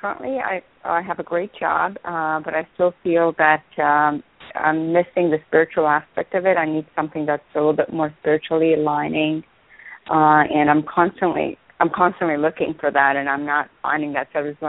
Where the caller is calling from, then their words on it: Pennsylvania, United States; And I'm calling from Pennsylvania.